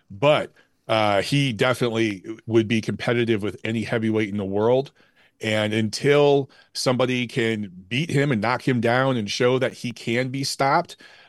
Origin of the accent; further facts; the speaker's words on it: Detroit, Michigan, United States; I mean, I grew up in Detroit and in child of the 80s.